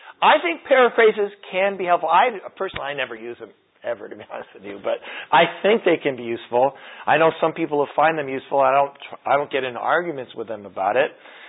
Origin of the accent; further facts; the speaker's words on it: England, United Kingdom; I believe that as an English person reading the Bible, we have unlimited access to the understanding of the original writers.